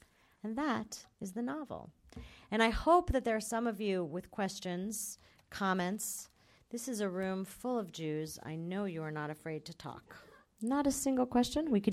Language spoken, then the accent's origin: English; United States; And I very loudly, because I am American, said, "Yes, yes, I am a Jew."